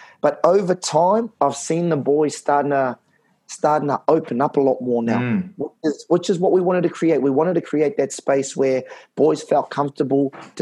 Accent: New Zealand; back in New Zealand, my home country

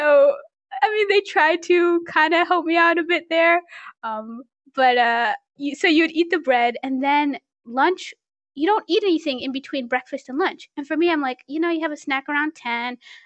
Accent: United States; Because I mean, like, I'm an American. I can make mistakes.

